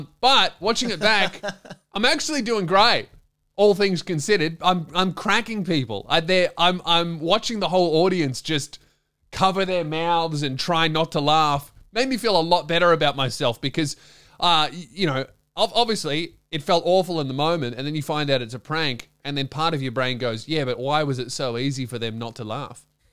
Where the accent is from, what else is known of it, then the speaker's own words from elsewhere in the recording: Melbourne, Victoria, Australia; This is like the first gig in Melbourne in my hometown since the surgery.